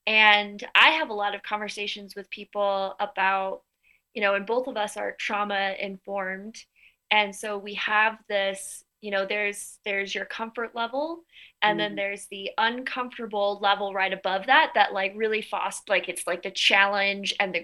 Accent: United States; we can broaden it out to other countries, but we are both American.

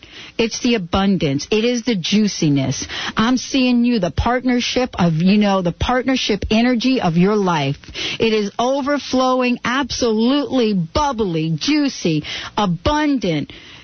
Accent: New York, United States; accent: New York; Listen, that's so my New York accent.

